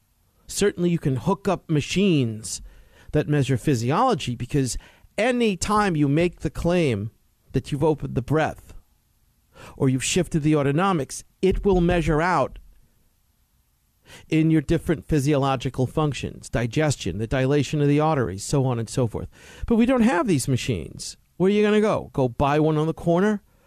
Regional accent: East Coast, United States; It's what I always loved about boxing, about growing up on the East Coast, going to the gyms with that spurious claim that you could fight.

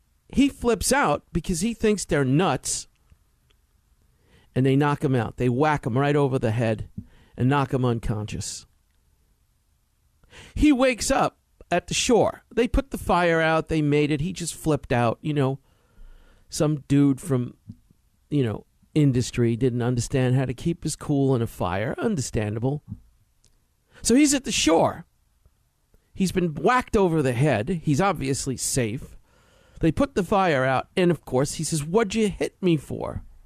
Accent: New York City, New York, United States; Because I'm from the East River in New York. East River, New York.

